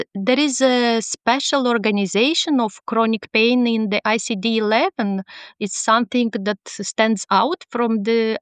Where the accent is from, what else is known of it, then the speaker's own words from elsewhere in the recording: Moldova; English is a second language; I am a neurologist from the Republic of Moldova.